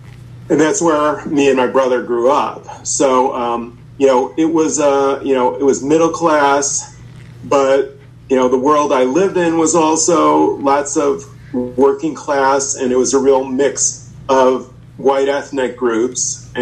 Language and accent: English; Chicago, Illinois, United States; I discovered the Chicago that I kind of knew was there, but hadn't really encountered. Especially growing up on the South Side, I knew that there were these sailor bars that weren't too far from where I was growing up